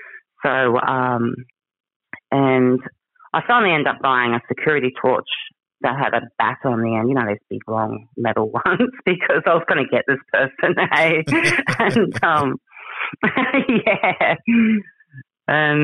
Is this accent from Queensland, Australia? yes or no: yes; Cow Bay, Queensland, Australia; And I grew up in the Daintree, and I grew up in Cow Bay.